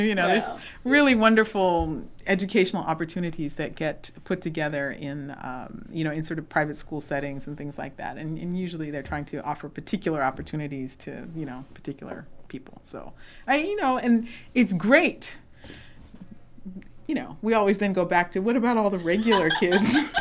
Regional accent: Los Angeles, California, United States; that's my hometown

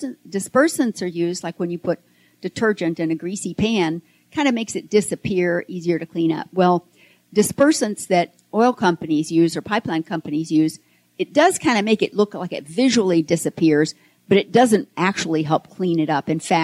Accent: Texas, United States; This was down, I think, in Galveston. That's my kind of home territory. I'm from the Gulf Coast.

